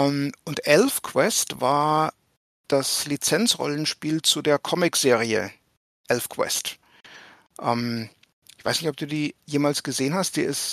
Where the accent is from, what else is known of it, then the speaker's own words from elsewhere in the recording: Erlangen, Bavaria, Germany; Und das war in meiner Heimatstadt in Erlangen